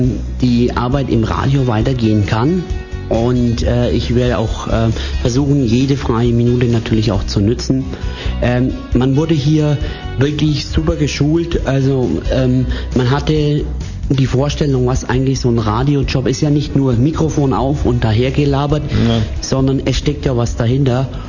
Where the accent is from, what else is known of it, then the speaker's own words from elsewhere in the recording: Bavaria, Germany; now in Austria; Also ursprünglich bin ich ein Kind der bayerischen Sonne, was man vielleicht auch vom Dialekt vielleicht nicht hören